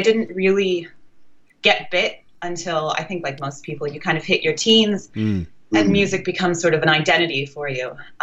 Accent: Calgary, Alberta, Canada; also born or lived in Edmonton; No, I moved here about 5 years ago. I grew up in Alberta

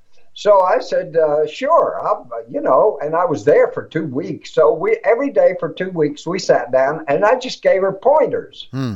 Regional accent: Fort Worth, Texas, United States; I come from Fort Worth, Texas, so I'm going to learn some Texas blues and so forth and so on.

